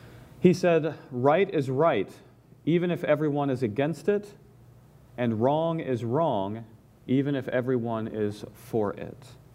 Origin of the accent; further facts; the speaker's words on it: Georgia, United States; also born or lived in Pennsylvania; I grew up in Georgia. I lived all over the South. I've only lived in Pennsylvania for about half of my life. I've spent the first half in the South.